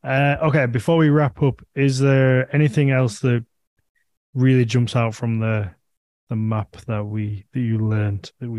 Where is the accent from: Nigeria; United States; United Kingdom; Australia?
United Kingdom; England; Or is it just because I'm English, so I hear more books because it was here